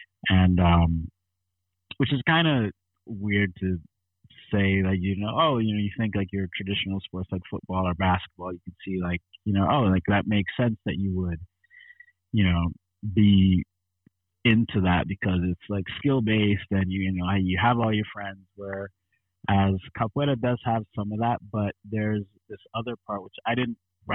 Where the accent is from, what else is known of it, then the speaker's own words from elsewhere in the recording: New York City, New York, United States; I wanna say that I grew up in New York. So I'm a New Yorker essentially.